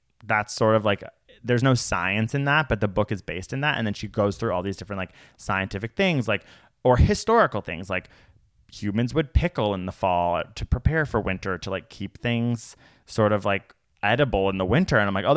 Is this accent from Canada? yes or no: yes; Canada; We are from Canada. We're so freaking lucky.